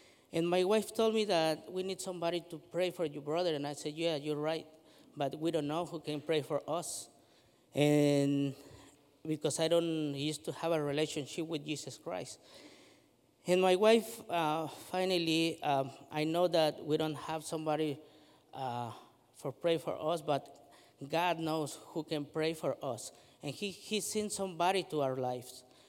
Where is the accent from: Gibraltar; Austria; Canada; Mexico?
Mexico; Mexico City; now in United States; And I'm born in Mexico City. I am from Mexico City.